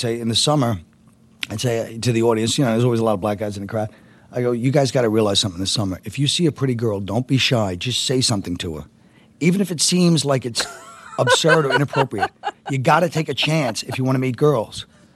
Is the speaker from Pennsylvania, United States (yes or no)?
no; Brooklyn, New York, United States; You know, I grew up in Park Slope, which was very ethnically mixed